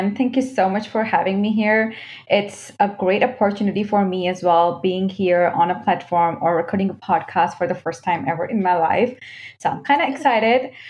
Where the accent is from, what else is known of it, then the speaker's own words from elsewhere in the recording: India; now in Canada; Because right now I stay in Canada, but I'm basically from India. I was born in India and raised in India.